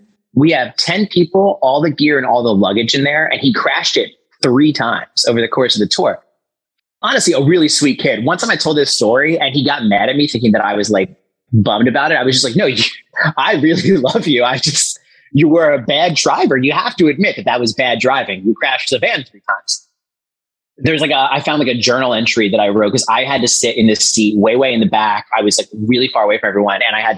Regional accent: Philadelphia, Pennsylvania, United States; And, you know, we're from Philly. Like we talk shit

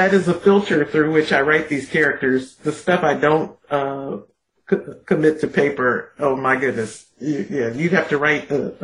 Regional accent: Detroit, Michigan, United States; an amalgam of every white man I've known well, especially growing up in Detroit.

